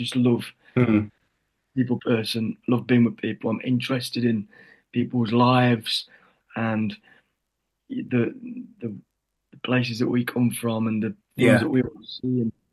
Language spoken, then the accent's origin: English; Little Eaton, East Midlands, United Kingdom; I'm from Little Eaton